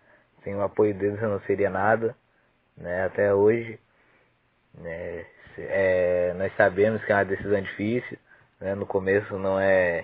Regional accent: Criciúma, Santa Catarina, Brazil; porém eu sei que eu saí daqui de Criciúma, né

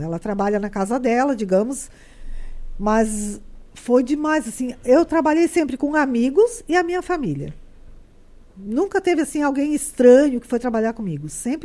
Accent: Rio Maior, Santa Catarina, Brazil; Sim, nasci lá no Rio Maior, lá onde eu moro mesmo, só descer o morrinho, nasci na casa da minha avó.

